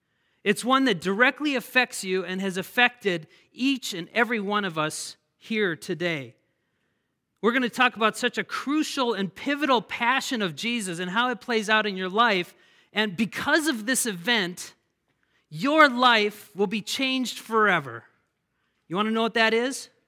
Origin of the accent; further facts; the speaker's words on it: Minnesota, United States; I'm from Minnesota